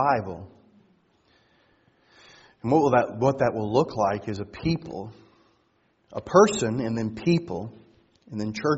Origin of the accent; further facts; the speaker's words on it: Louisiana, United States; I'm an LSU fan. I'm from Louisiana.